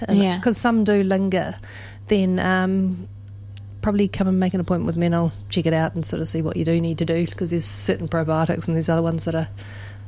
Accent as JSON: {"language": "English", "town": "Taupo", "region": "Waikato", "country": "New Zealand", "tie": "born or raised there", "said": "I mean, I grew up in Lake Taupo, there are a lot of ducks"}